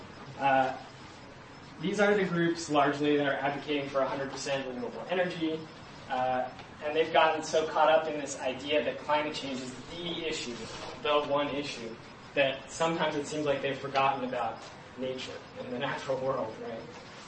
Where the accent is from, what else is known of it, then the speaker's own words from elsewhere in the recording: Seattle, Washington, United States; I'm from Seattle, where they're doing some great stuff getting into the political system